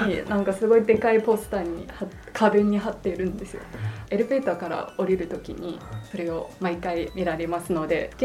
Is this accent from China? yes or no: yes; China; Japanese is a second language; now in Sendai, Japan; やっぱり中国出身なので、